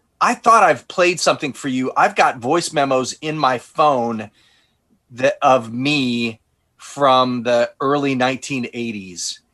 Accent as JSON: {"language": "English", "town": "Deposit", "region": "New York", "country": "United States", "tie": "born or raised there", "said": "I grew up in Deposit, New York, a small town near Binghamton, and there were no radio stations in Deposit."}